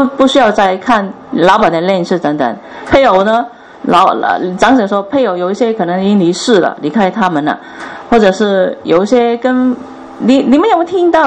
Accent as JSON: {"language": "Chinese", "region": "Guangdong", "country": "China", "said": "好像我们广东人很喜欢讲一句，食盐多过你食米"}